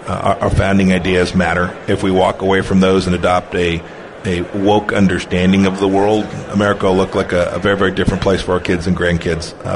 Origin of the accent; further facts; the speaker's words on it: Kansas, United States; I've watched operators in Texas and Oklahoma and my home state of Kansas